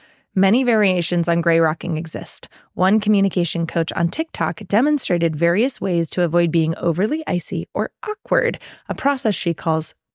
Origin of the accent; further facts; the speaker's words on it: Florida, United States; born there; now in California, United States; It's not my fault I was born in Florida and now live in California.